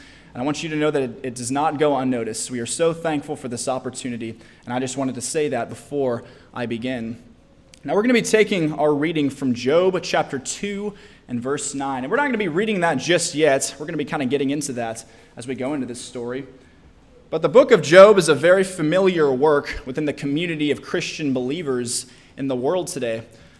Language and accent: English; Nashville, Tennessee, United States; I come from Nashville, Tennessee